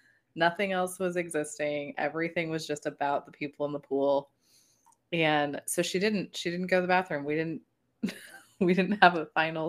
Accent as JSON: {"language": "English", "region": "Colorado", "country": "United States", "said": "I did too much prepping because I'm still actually from Colorado."}